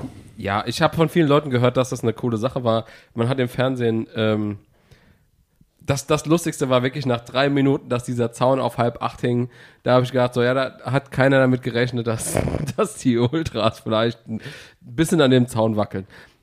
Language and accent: German; Rhineland-Palatinate, Germany; von wo ich herkomme, so Hanheim-Selsen